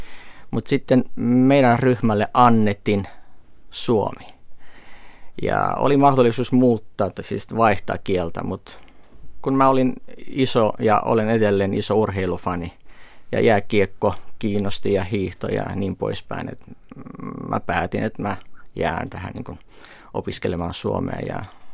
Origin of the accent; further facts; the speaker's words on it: Moscow, Russia; first language Russian; Finnish is a second language; now in Finland; mun kaikki sukulaiset on georgialaisia, mutta minä itse olen kotoisin Moskovasta, koska synnyin siellä ja äidin kieleni on kuitenkin venäjä. Et nyt asun Suomessa, georgialainen äidinkielenä venäjä.